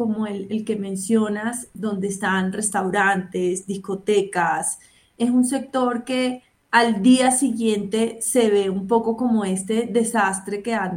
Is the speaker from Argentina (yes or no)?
no; Colombia; Como colombiano, yo soy el primer actor, como consumidor, el primer actor en la cadena que tengo que separar el material